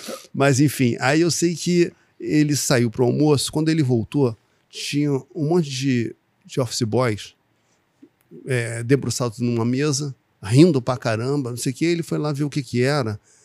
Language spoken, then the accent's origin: Portuguese; Rio de Janeiro, Brazil; Sou da Vila da Penha, uh-huh.